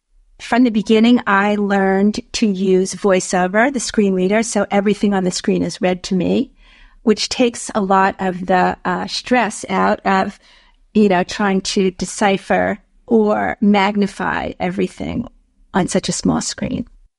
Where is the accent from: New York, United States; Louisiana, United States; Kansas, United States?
New York, United States; I am from New York.